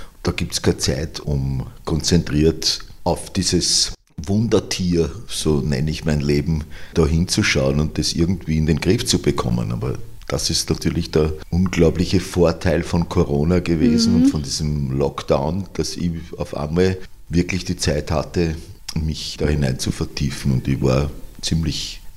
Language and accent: German; Innsbruck, Tyrol, Austria; born there; 48 bin ich in Innsbruck geboren.